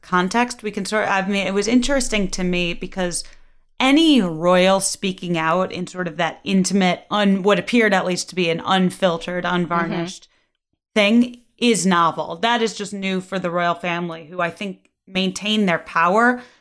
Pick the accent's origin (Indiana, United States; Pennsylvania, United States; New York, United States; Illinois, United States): Illinois, United States; I'm from the North Shore of Chicago.